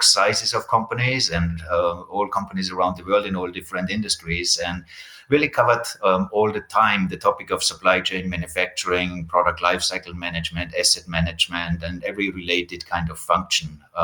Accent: Austria; I come from Austria. That's very correct. Actually, I'm right now in Austria and I'm taking this recording here from Austria.

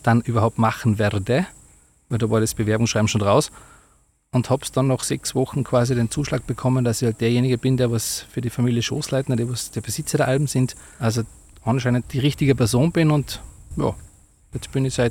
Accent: Tyrol, Austria; born there; bin eigentlich ein gebürtiger Osttiroler, der was schön langsam wieder auf seine Geburtshöhe zurückschreitet.

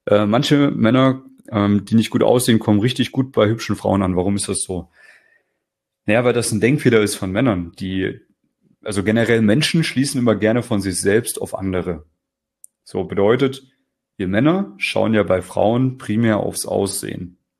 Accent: West Germany, Germany

